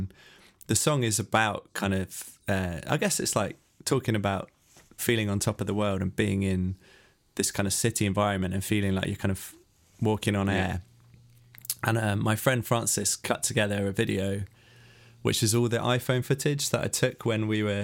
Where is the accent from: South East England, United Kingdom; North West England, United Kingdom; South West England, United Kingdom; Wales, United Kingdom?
South West England, United Kingdom; Bristol; moved away as an adult; now in Cornwall, United Kingdom; I moved from Bristol, where I'd always lived, down to Cornwall, which, if you don't know the UK, it's like as far away from anywhere as you can.